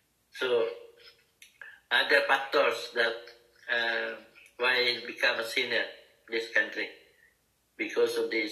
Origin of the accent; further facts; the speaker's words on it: Philippines; English is a second language; I am a Filipino. I love being a Filipino